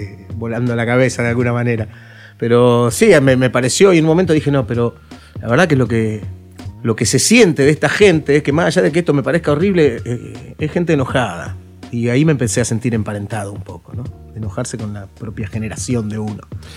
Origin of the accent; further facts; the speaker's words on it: Rosario, Santa Fe, Argentina; also born or lived in San Martín, Buenos Aires; En realidad no soy rosarino, pero siempre tuve el sello de rosarino.